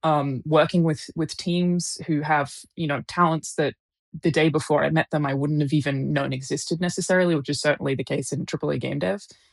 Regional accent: Brisbane, Queensland, Australia; because I'm from Brisbane and I'm currently in Brisbane.

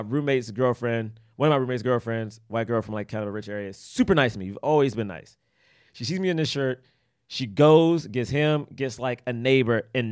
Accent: Washington, District of Columbia, United States; now in Prince George's County, United States; because I'm from Southeast and then moved to PG.

